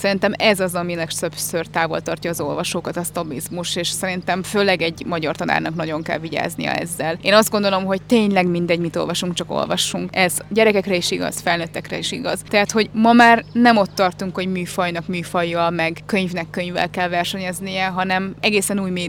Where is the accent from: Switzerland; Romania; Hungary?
Hungary; legalábbis Magyarországon, ahonnan én jövök